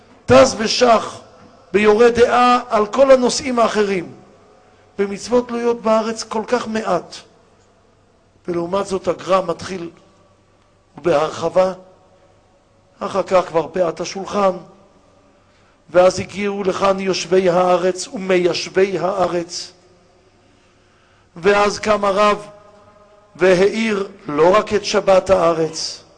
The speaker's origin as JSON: {"language": "Hebrew", "town": "Tel Aviv", "region": "Tel Aviv District", "country": "Israel", "tie": "born or raised there", "said": "כילד בתל אביב אני זוכר את עצמי מהרהר ראש השנה לאילנות מה המשמעות"}